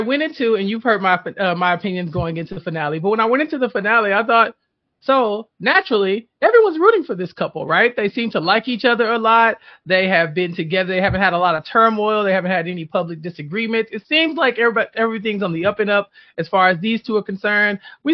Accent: Houston, Texas, United States; I'm from Houston, and so I'm like, do I know Serena, who are your people?

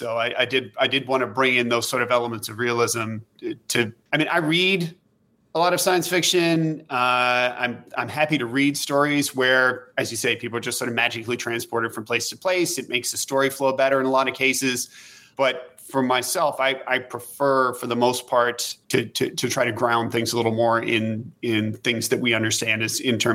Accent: West Virginia, United States; I grew up in a small town in West Virginia, a very rural part of Appalachia, coal mining area.

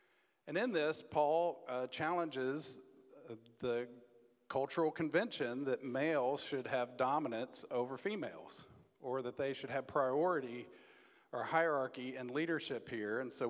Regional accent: Dallas, Texas, United States; We moved back to Texas, so we're from Dallas, moved to Houston

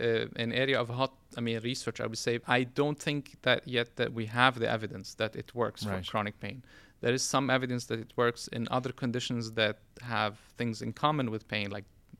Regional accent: Lebanon; So I was born and raised in Lebanon

